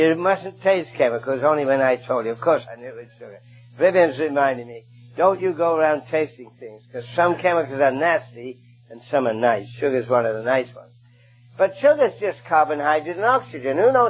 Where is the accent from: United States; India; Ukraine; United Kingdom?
United Kingdom; London; you could tell from my accent, I originally came from London, England.